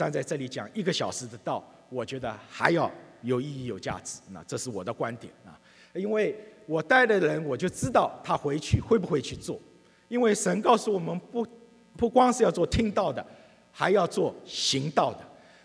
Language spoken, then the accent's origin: Chinese; China; 以前我小时候在大陆看到这个小姑娘都是扎这种两条的这个辫子